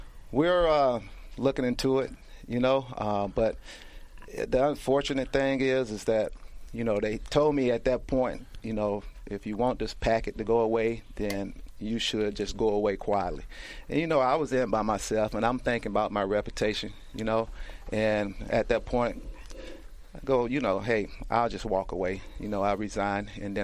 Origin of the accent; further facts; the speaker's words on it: Waterloo, South Carolina, United States; I grew up in South Carolina.